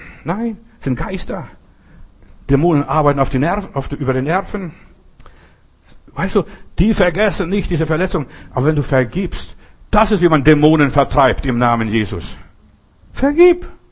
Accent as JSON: {"language": "German", "town": "Memel", "region": "Klaipėda County", "country": "Lithuania", "tie": "born or raised there", "moved": "yes", "said": "Ich bin mal in Memel, Windenburg, da wo ich aufgewachsen bin, mal vorbeigefahren, habe mal vor Jahren mal dort meine Heimat besucht."}